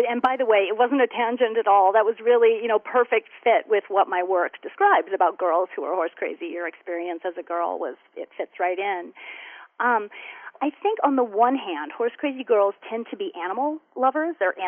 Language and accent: English; Wyoming, United States; also born or lived in Montana; now in New York City, United States; So I grew up out west in Wyoming and Montana, and when I moved to the East Coast, I now live in New York City.